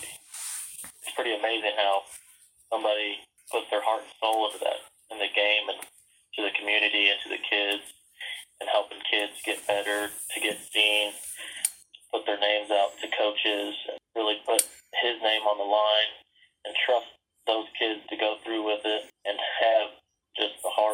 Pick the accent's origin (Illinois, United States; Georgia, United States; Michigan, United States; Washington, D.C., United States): Illinois, United States; Farmer City; I'm from Farmer City, Illinois.